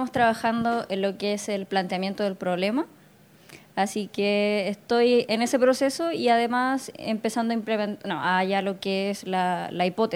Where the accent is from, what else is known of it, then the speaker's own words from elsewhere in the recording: Puerto Montt, Los Lagos, Chile; Yo soy de acá, de Puerto Montt.